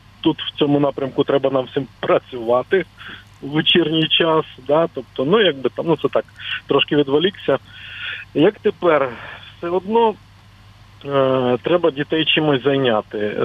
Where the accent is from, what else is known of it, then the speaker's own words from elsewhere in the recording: Oleksandriia, Kirovohrad Oblast, Ukraine; в моєму рідному місті Олександрія Кіровоградської області